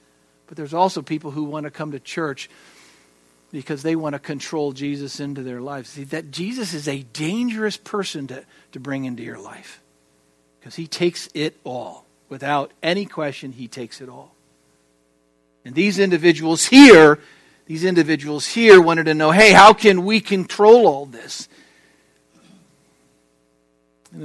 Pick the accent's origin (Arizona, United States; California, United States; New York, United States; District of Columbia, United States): California, United States; And so I'm sitting there, and I'm just from California, just got off the plane, and they're telling me all of this stuff.